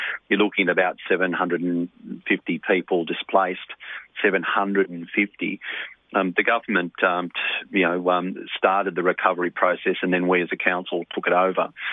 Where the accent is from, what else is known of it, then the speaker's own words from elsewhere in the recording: New South Wales, Australia; They're not likely to say Sydney or New South Wales. I say to you, I come from the Blue Mountains.